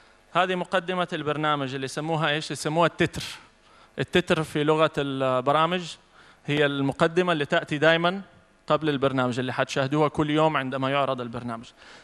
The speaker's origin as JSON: {"language": "Arabic", "country": "Saudi Arabia", "said": "إحنا عندنا في السعودية"}